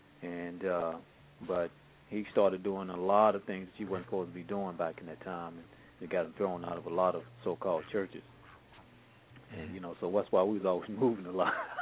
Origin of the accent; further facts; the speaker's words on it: Tennessee, United States; also born or lived in Mississippi / Arkansas / Alabama; I'm from the South and Tennessee originally, but my family lived all around Mississippi, Arkansas, all through there, Alabama.